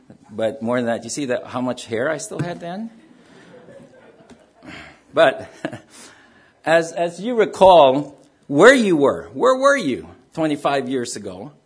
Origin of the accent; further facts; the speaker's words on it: Manila, Metro Manila, Philippines; when I grew up in Manila, Philippines, I was youngest of 9 children.